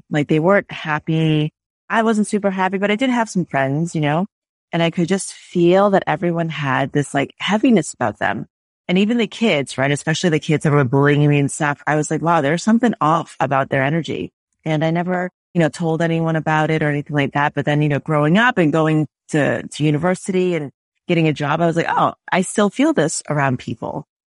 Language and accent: English; Northeast, United States; maybe in the Northeast, I'm from the Northeast, you just expect sarcasm.